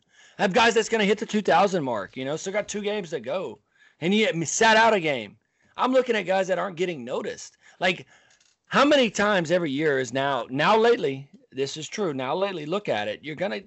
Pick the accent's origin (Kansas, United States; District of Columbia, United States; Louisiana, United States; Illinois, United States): Louisiana, United States; Look, I come from Louisiana, and I still live in Louisiana